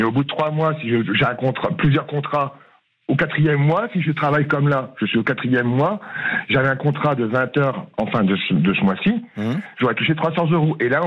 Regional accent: Chivres-Val, Hauts-de-France, France; alors moi je suis de Chivreval, dans un petit village à côté de Soissons.

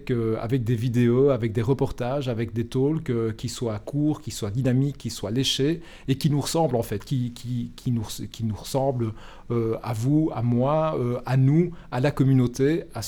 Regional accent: Wallonia, Belgium; On est wallon, on a tendance à douter de ce qu'on est susceptible et capable de faire.

